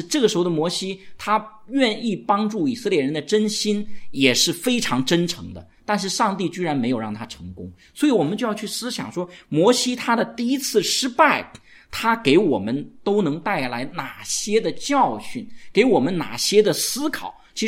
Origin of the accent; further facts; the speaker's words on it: China; 我们中国人是很能吃苦的